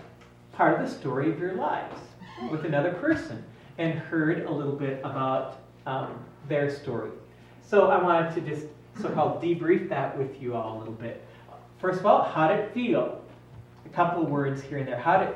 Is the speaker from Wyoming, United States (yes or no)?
no; Minnesota, United States; also born or lived in Chicago; now in Washington, D.C., United States; I grew up in Minnesota, but because of the Lutheran Volunteer Corps, I moved to Chicago, and then I went to D.C., and there's a whole story that I have about how I ended up to now be living in Washington, D.C.